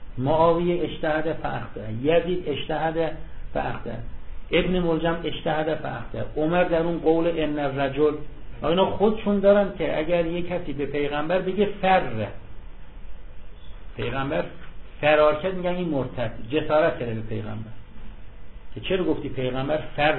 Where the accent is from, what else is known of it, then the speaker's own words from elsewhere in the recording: Iran; میشناسن ما ایرانی هستیم